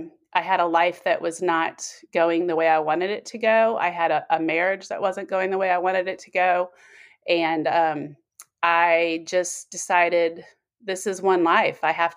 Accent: Kansas, United States; also born or lived in Colorado; now in Alabama, United States; I am from Midwest United States. I grew up in Kansas, I moved to Colorado, and then I moved to Alabama in 2014.

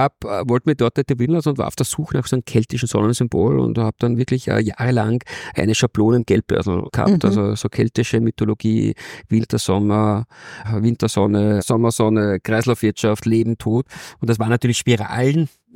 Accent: Vienna, Austria; Bei uns in Wien hat man den unterschiedlichsten Varianten, die Schnecken.

